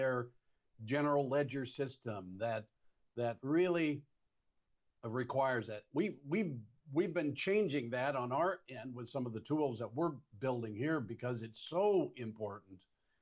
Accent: Midwest, United States; I grew up in the Midwest. I kind of talk about real things, real people, real events, not these lofty things.

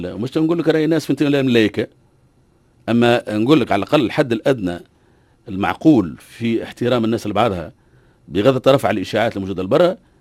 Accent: interior regions, Tunisia; احنا كنا ولاد تونس من الجهات الداخليه

